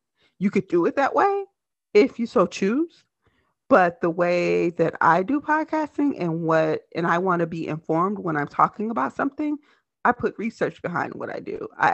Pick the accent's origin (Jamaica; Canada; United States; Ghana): United States; Selma, Alabama; now in Minneapolis, United States; I have been between Alabama and Minnesota my entire life. I'm actually from Selma, Alabama, and I actually live in Minneapolis, Minnesota.